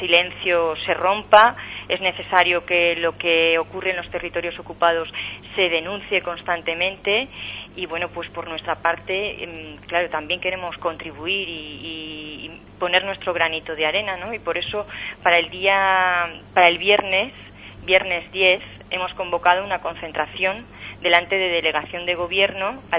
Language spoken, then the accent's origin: Spanish; Valencian Community, Spain; nosotros lo podemos corroborar como valencianos